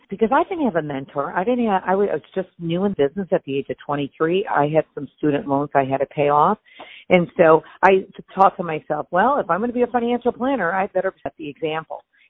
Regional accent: Detroit, Michigan, United States; now in California, United States; I'm from Detroit and I moved to California with a couple thousand dollars.

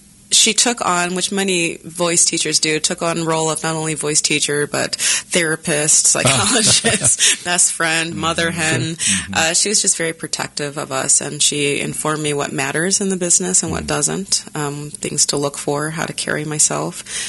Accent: Chicago, Illinois, United States; I'm from Chicago, so I saw her at the Lyric Opera during Recital, and I was, I think, maybe 6 years old, 7 years old, my mother took me

